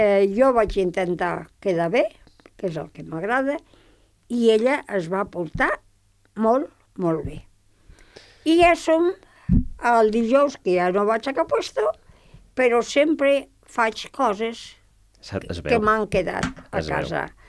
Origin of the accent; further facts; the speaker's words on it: Calaceit, Aragon, Spain; Perquè ella sap que jo marxo a les estius al meu poble.